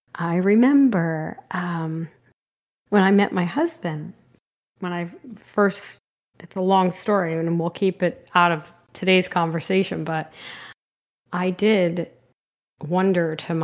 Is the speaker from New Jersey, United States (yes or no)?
yes; New Jersey, United States; I am from New Jersey.